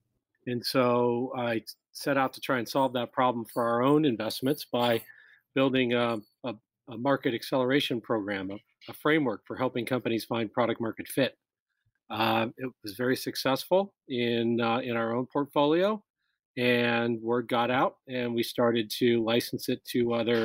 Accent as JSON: {"language": "English", "region": "California", "country": "United States", "tie": "born or raised there", "said": "I grew up in Silicon Valley and in the tech field, and was always very excited about the promise of technology"}